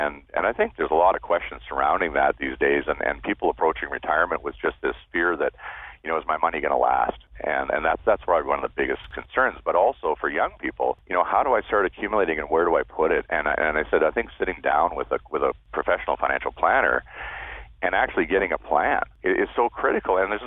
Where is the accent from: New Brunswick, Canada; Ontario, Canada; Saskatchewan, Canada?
Saskatchewan, Canada; Moose Jaw; Well, I guess I grew up in Moose Jaw, and so not too far from Regina, and moved to Saskatoon in 1986 for school. And, after that, I stuck in Saskatchewan.